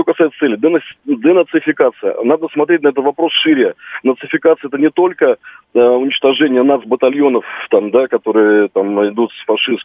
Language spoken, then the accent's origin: Russian; Ukraine; born there; Я сам родился на Украине.